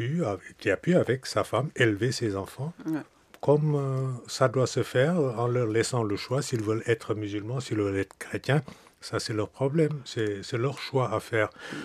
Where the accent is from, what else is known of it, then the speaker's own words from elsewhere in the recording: Senegal; moi, en tant que Sénégalais, je peux parler de l'exemple du Sénégal